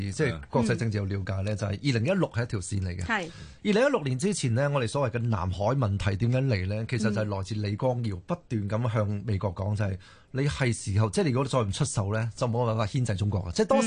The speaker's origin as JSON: {"language": "Cantonese", "country": "Singapore", "said": "就要所有人都知道我哋新加坡人"}